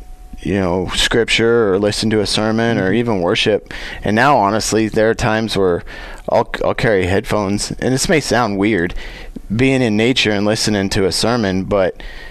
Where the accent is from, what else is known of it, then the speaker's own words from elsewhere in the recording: Colorado, United States; growing up in Colorado, you know, sometimes you can take that stuff for granted, and mm-hmm. and but living in Oklahoma now